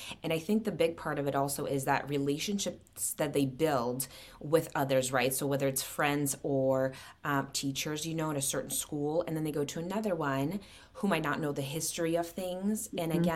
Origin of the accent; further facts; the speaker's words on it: Seattle, Washington, United States; I'm from Washington. I went to UW, so I'm oh, Seattle.